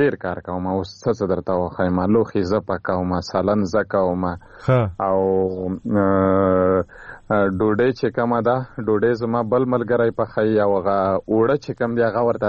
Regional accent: Khyber Pakhtunkhwa, Pakistan; د یو را سره د سوابې دی او یو د پېښور او زه د وزیرستان یم.

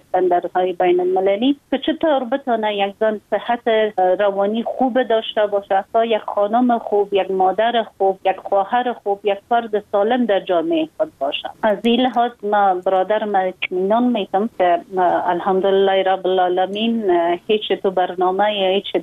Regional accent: Afghanistan; ما یک خانم مسلمان هستم، از افغانستان هستم

